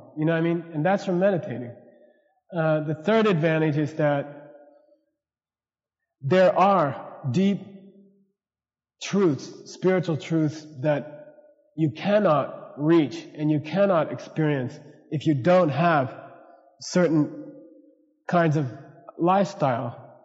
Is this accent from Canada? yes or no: no; United States; And I'm speaking as an American who tried to do it for years.